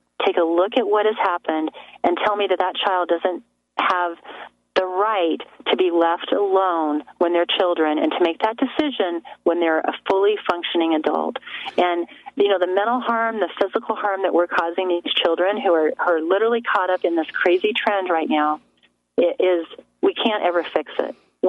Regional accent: United States; born there; Yeah, I was born here in America, but my parents fled from the former Czechoslovakia.

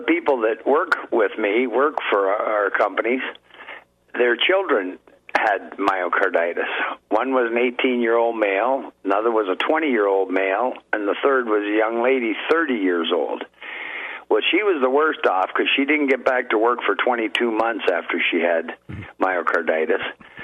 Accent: Hamilton, Ontario, Canada; now in Welland, Canada; Two of the hospitals, renowned ones in Hamilton, Ontario, my hometown, an hour away from where I am now, and one locally here in the next town, the Welland Hospital.

